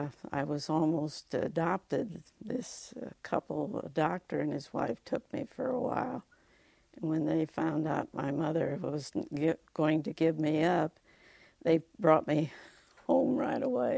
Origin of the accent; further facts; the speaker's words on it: Illinois, United States; also born or lived in River Rouge; that's why I was born in River Rouge, suburb of Detroit, Michigan, and that's why I came right back to Illinois. I was just a baby when I came back